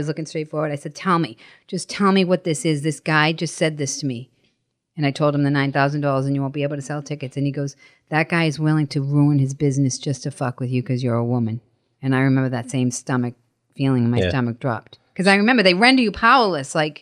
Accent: Boston, Massachusetts, United States; I wanted to shoot my special in Boston. I'm from Boston.

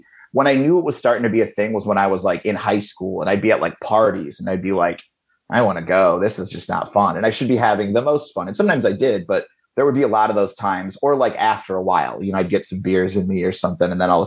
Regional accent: Indiana, United States; there was this book that I used to rent at the library in where I grew up in Indiana.

